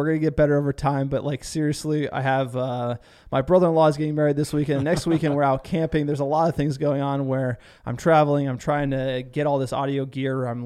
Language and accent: English; New Jersey, United States; I mean, we're from New Jersey. We got tough skin.